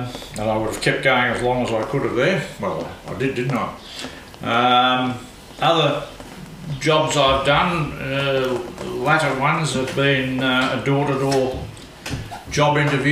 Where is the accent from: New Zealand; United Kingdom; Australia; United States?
Australia; Geelong, Victoria; born there; I was born in Geelong.